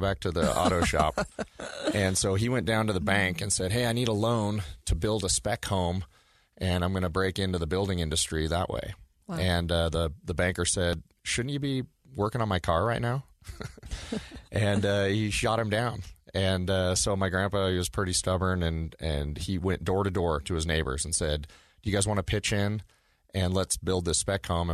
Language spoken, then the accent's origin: English; Oregon, United States; And, so when I was a kid growing up in Oregon, my dad and my grandpa would build every house we lived in.